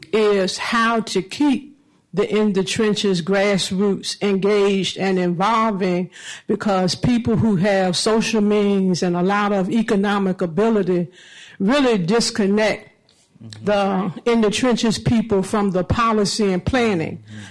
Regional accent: Richmond, Virginia, United States; I'm from Richmond, Virginia.

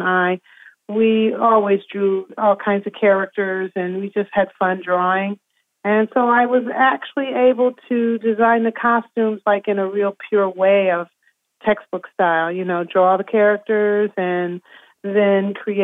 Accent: Springfield, Massachusetts, United States; And there was one that happened to be in my hometown, Springfield, Mass. And I applied for it, and I got it. And it was a brand new theater in my hometown

